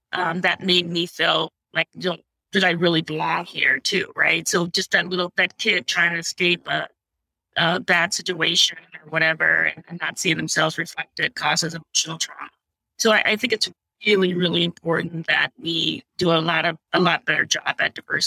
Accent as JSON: {"language": "English", "town": "Shreveport", "region": "Louisiana", "country": "United States", "tie": "born or raised there", "said": "And I grew up in Shreveport, Louisiana, and, you know, we were really poor, not a great home life."}